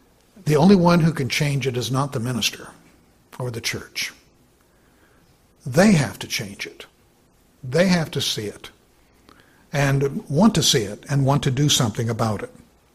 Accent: Tigard, Oregon, United States; my next door buddy and friend that we grew up together in Tigard, Oregon, outside of Portland.

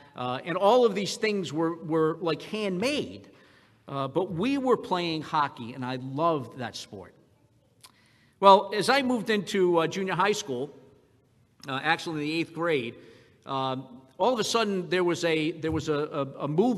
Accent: Providence, Rhode Island, United States; Well, I grew up in the Italian hood in Providence, Rhode Island.

